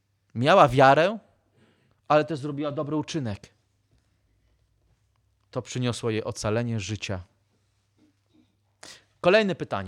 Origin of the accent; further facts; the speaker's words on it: Pruszków, Masovian Voivodeship, Poland; born there; Urodziłem się w Pruszkowie. Czy coś z Pruszkowa może być dobrego?